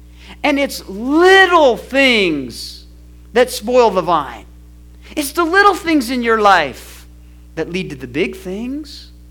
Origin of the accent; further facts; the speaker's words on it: Texas, United States; I said, we're from Texas, and a lot of us are Assembly of God folks from back in the day